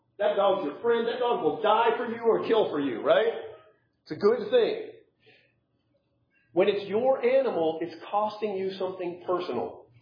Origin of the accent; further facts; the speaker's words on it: California, United States; I'm from California.